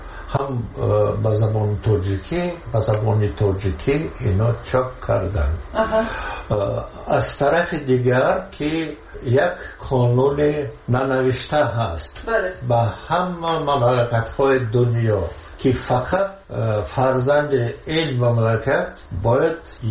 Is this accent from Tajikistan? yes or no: yes; Tajikistan; moved away; که این وطن من، وطن همچون مادر یکتا و هم من روزی از این که من تاجیکم